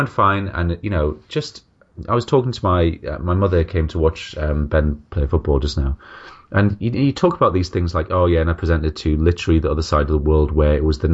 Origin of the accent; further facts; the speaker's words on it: England, United Kingdom; accent: northern; because of my dodgy northern accent.